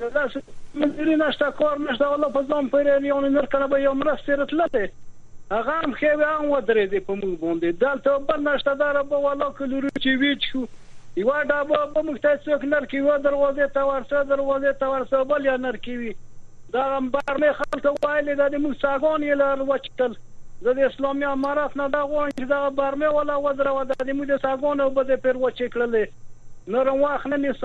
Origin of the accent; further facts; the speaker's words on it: Maidan Wardak, Afghanistan; زه د افغانستان دی وردګونه